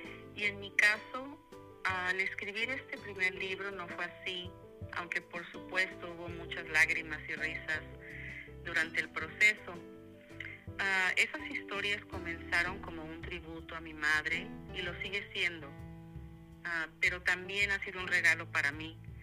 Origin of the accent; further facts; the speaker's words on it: Guadalajara, Jalisco, Mexico; He vuelto varias veces al barrio donde crecí. La última vez fue en el 2019. Fui a mi ciudad natal, Guadalajara, en México